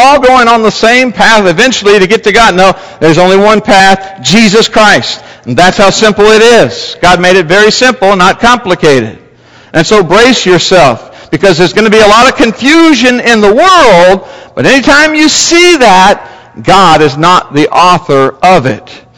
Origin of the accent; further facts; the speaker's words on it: Lake Isabella, California, United States; we grew up in Lake Isabella, California, starting our family, raising our family, and we had nothing.